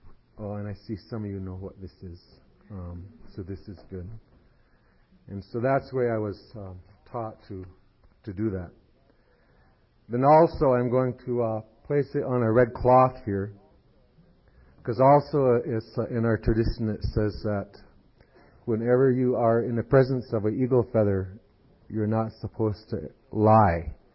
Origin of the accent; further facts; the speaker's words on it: United States; I am from the Mohican Nation